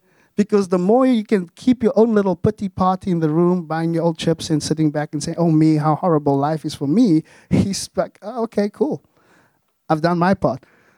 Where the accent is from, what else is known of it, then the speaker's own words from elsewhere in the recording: South Africa; I grew up in South Africa.